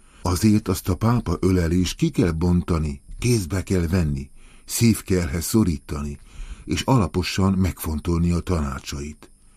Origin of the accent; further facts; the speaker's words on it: Hungary; de köszönni, mert magyar vagyok.